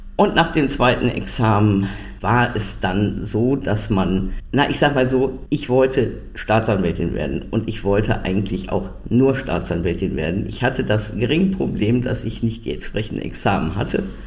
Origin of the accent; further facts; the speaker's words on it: Rhineland, Germany; now in Berlin, Germany; stamme ursprünglich aus dem Rheinland, wie man vielleicht auch ab und zu hört. Ich kann meine Heimat da nicht ganz verhehlen.